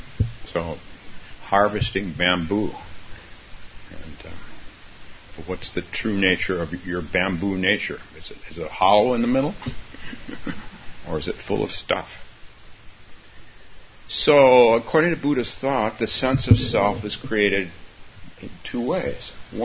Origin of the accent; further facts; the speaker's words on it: California, United States; I'm from California. She's from California. We have a bond because we're both from California.